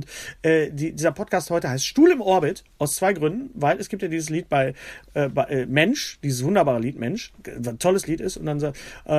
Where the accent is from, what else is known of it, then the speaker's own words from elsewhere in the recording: Bochum, North Rhine-Westphalia, Germany; Wenn ich irgendwo bin und ich sage, ich komme aus Bochum